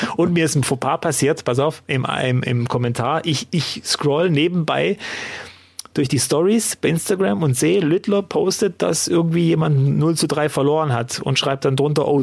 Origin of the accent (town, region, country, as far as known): Cologne, North Rhine-Westphalia, Germany